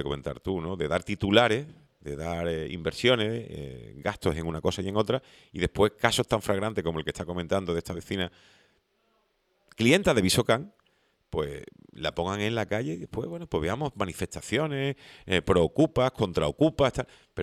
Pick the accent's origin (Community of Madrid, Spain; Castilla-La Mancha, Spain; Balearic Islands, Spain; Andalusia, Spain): Andalusia, Spain; Seville; born there; accent: godo; now in Canary Islands, Spain; yo llevo aquí 30 años, no es que venga ahora para acá, yo tengo acento godo porque nací en Sevilla, pero soy más canario que el plátano, vamos.